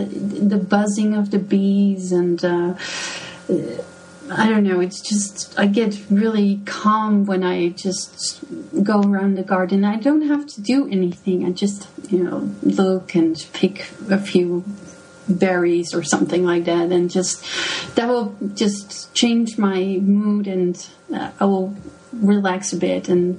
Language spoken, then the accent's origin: English; Delft, South Holland, Netherlands; Well, actually from Delft, which is very known for its Delft blue, the porcelain blue.